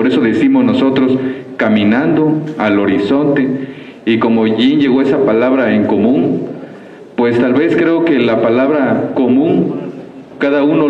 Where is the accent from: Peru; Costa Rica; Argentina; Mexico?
Mexico; Motocintla, Chiapas; que de por sí aquí en Chiapas venimos de Motocintla, Chiapas, México.